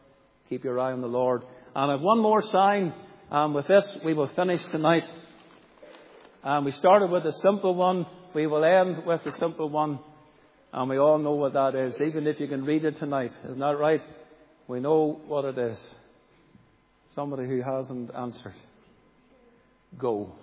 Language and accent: English; Northern Ireland, United Kingdom; We all know where Stranocum is because we're from North Antrim.